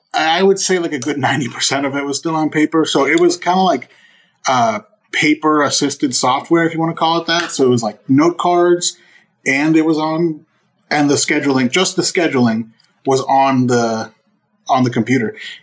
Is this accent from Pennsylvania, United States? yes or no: yes; Pennsylvania, United States; So I grew up in Pennsylvania. So my family's still in PA. I'm PA raised.